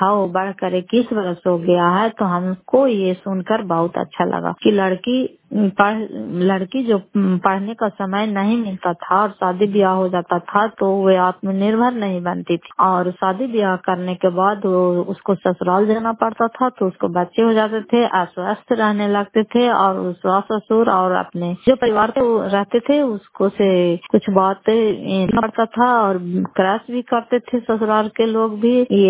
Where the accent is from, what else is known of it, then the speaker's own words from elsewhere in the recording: Fatehpur, Bihar, India; घर फतेहपुर, पंचायत मकौसा, जिला नालंदा और करारपसरा प्रखंड की निवासी हूं।